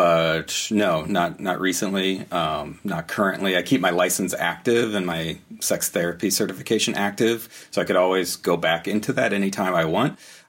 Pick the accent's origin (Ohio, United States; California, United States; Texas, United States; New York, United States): Ohio, United States; moved away as an adult; Originally from Southwest Ohio. So grew up there, Okay. Did most of my schooling there, like college and grad school in the Cincinnati area, and then came up to Minnesota for my postdoctoral fellowship